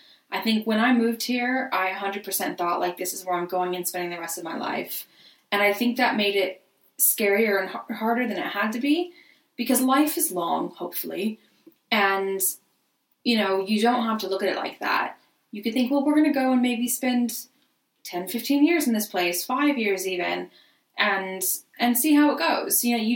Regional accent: Arizona, United States; Like, where I grew up in Arizona, it was the snowbirds in the winter.

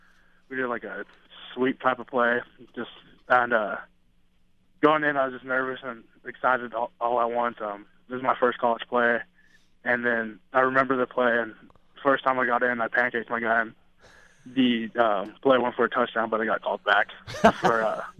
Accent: Utah, United States; have a lot of family in Utah, and that's where I was originally from.

